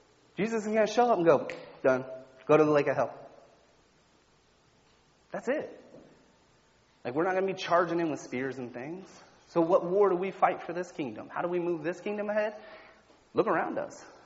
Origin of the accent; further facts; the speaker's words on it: Sanford, Florida, United States; now in Deltona, United States; I love Sanford. I was born and raised in Sanford. But I live in Deltona. I've been over there for 10 years.